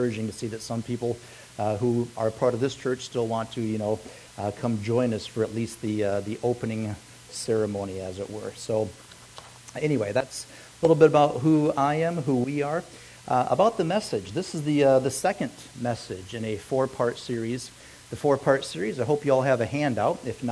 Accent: Kalamazoo, Michigan, United States; now in Florida, United States; I am originally from Michigan, a place called Kalamazoo. For those of you who don't know where that is, I'll pull out my map. I am from right there. But I've been here for the last 17 years in Florida.

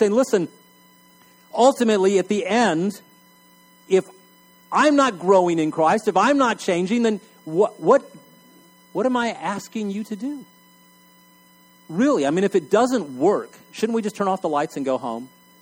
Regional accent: Ireland; I can say that because I'm Irish

